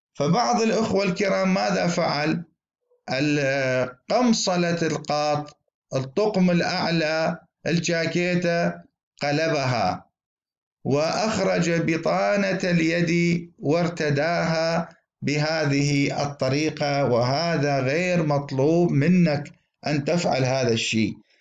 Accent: Baghdad, Baghdad Governorate, Iraq; كانت هناك صلاة استسقاء عندنا في بغداد

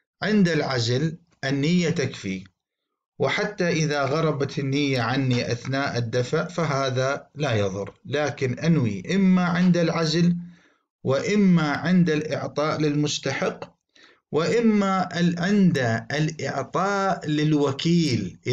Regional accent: Iraq; يقع السؤال عندنا في العراق بكثرة من قبل البعض الفلاحين

